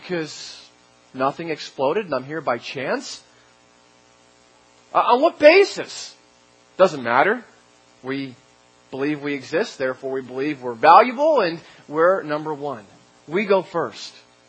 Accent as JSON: {"language": "English", "region": "New Jersey", "country": "United States", "said": "And I was from New Jersey. We speak fast."}